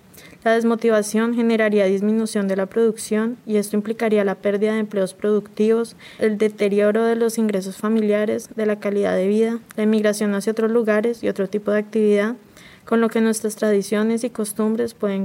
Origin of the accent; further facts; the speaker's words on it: San Pues, Sucre, Colombia; Vengo de San Pues, un pueblito del departamento de Sucre en el que vivimos unos 14.000 CENUs.